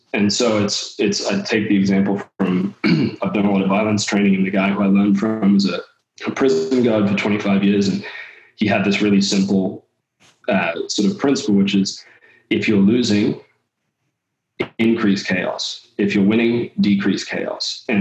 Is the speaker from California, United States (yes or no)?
yes; California, United States; I grew up a lot in California and half English and half American, by the way, for people like, where the fuck is this guy from?